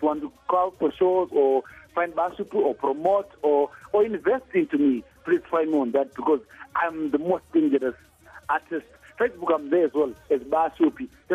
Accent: Bulawayo, Zimbabwe; also born or lived in Masvingo; I grew up in Bulawayo, and I moved to Masingo.

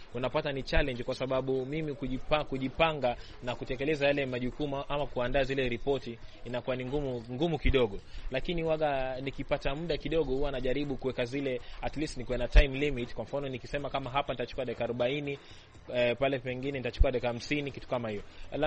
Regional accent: Kisauni, Mombasa County, Kenya; Na ni kweli mimi natoka Kisauni, na pale unapata kwamba vijana wako radicalized

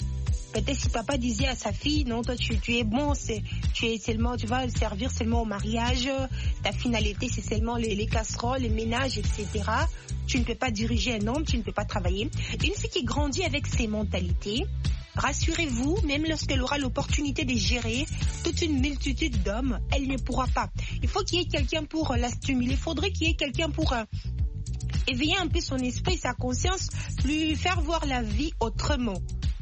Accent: DR Congo; ici chez nous à RDC

